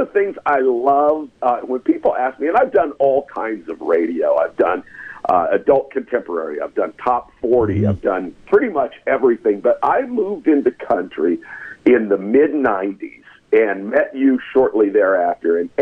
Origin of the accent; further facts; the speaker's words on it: Oklahoma, United States; when I say I'm from Oklahoma, people usually, did you grow up on a farm? And no, it was a little city.